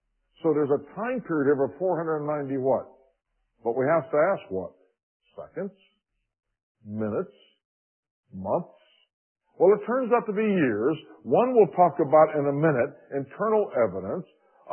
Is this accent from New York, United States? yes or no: no; Pittsburgh, Pennsylvania, United States; I came from Pittsburgh, so it'd be a Pittsburgh Steeler example for me, you know.